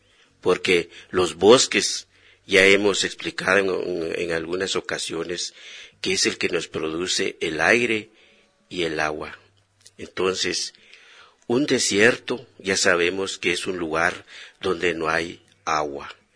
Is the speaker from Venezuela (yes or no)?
no; Quiché, Guatemala; yo llamo a la conciencia de cada uno y de cada una de nosotros como guatemaltecos, y en este caso como quichelenses